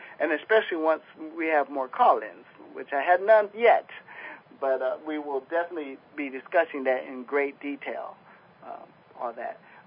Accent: Chicago, Illinois, United States; I'm from Chicago, and that's one of the things that people do a lot.

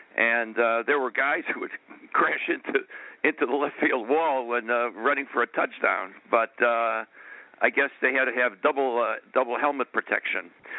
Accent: Chicago, Illinois, United States; Growing up in Chicago, even the old Comiskey Park.

